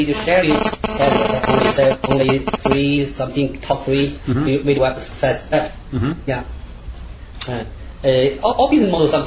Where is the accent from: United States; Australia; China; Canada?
China; Northeast China; English is a second language; No. I came from Northeast China. Born in Northeast China. Northeast China is very famous.